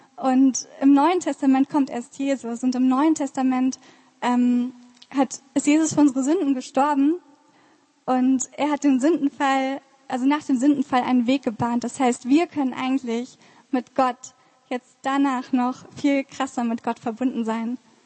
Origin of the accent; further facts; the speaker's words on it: Frankenberg, Germany; Ich komme aus Frankenberg